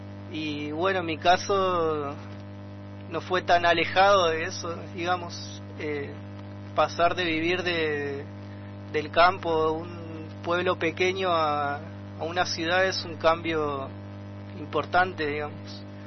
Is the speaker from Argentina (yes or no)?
yes; Balcheta, Río Negro, Argentina; born there; nací en Balcheta, en la línea sur de Río Negro, lo que antiguamente era un camino transitado por los Gununa Cuna, o llamados Tehuelches, también mapuche.